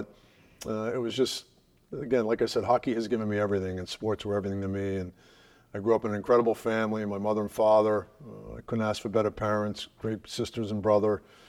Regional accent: Cranston, Rhode Island, United States; growing up in Cranston, Rhode Island, playing prep school hockey at the Kent School in Connecticut, you only know your own little world.

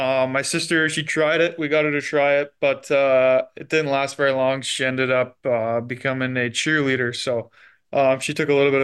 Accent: Ontario, Canada; I grew up obviously outside of Ottawa, so I was a huge Sens fan.

